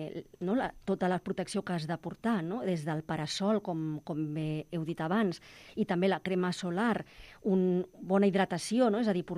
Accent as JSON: {"language": "Catalan", "town": "Tarragona", "region": "Catalonia", "country": "Spain", "lives_now": "Barcelona, Spain", "said": "Aquí a Barcelona, jo que vinc de Tarragona, també hi ha algunes que es pot, sí."}